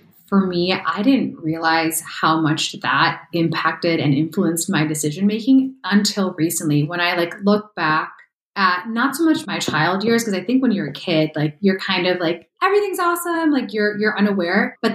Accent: Chicago, Illinois, United States; moved away as an adult; now in California, United States; Yep. I grew up in Chicago and then eventually moved to California in 2015.

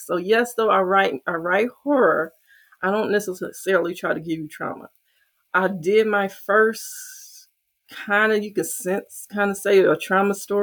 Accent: St. Louis, Missouri, United States; I'm from St. Louis, Maya Angelou. So that's what I, you know, that's in my blood.

